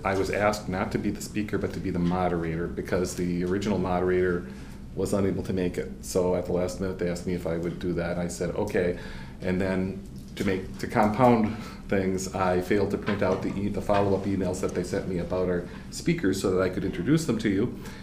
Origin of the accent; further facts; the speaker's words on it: Milwaukee, Wisconsin, United States; I'm from Milwaukee.